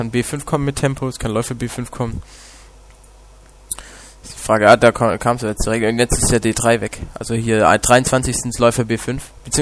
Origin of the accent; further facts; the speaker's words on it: Allmersbach im Tal, Baden-Württemberg, Germany; Aus Almersbach im Tal, aber das wird den meisten Leuten...